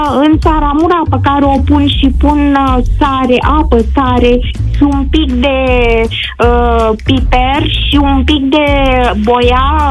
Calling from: Buzău, Buzău County, Romania; sunt din Buzău.

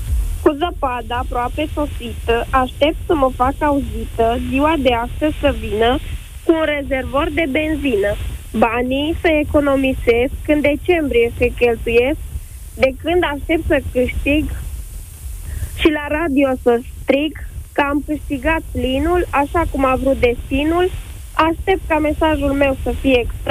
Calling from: Aiud, Alba County, Romania; Din Aiud.

